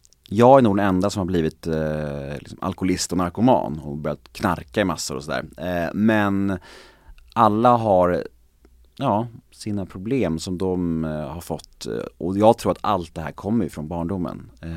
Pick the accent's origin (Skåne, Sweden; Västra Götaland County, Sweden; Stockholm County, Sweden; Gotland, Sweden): Stockholm County, Sweden; Stockholm; born there; Jag är född på Södermalm i Stockholm. På den tiden där Södermalm var verkligen Södermalm. Det var en bohemisk vänsterfamilj och det var lite happy flower power och så här över hela uppväxten.